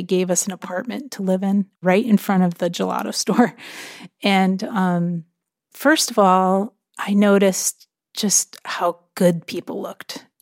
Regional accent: Connecticut, United States; But at the same time, I was growing up in America.

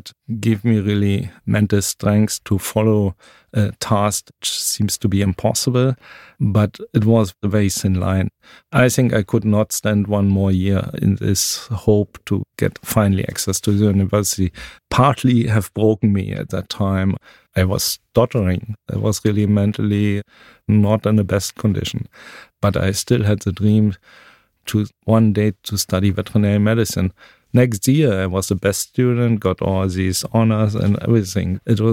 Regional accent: Germany; English is a second language; East Germany went down in such chaos, because it was my home country.

